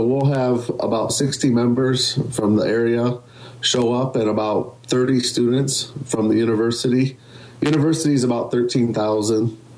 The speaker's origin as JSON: {"language": "English", "town": "Le Mars", "region": "Iowa", "country": "United States", "tie": "born or raised there", "lives_now": "Cedar Falls, United States", "said": "I grew up in Lamars, Iowa, which most people know that for Wells Blue Bonnie. So grew up in ice cream land, a lot of ice cream"}